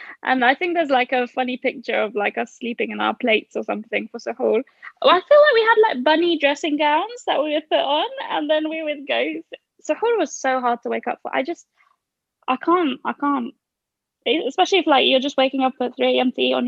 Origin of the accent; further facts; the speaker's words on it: Egypt; now in England, United Kingdom; We had, like, the growing up in Egypt, Egyptian Ramadan, and then we had the English Ramadan when we first moved here